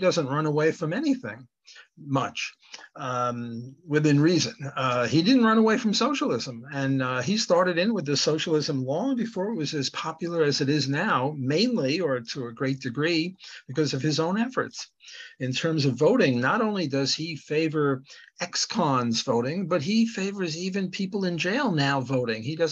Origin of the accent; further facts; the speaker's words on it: Brooklyn, New York, United States; I'm Jewish. I was brought up in Brooklyn, and the Weltanschauung there is everyone's a pinko, and I was a pinko.